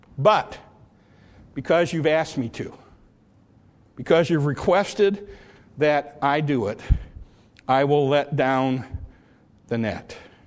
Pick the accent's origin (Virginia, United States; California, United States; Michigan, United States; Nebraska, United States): Michigan, United States; I was from Michigan. I had never been south of the Mason-Dixon line all of my life until I got married.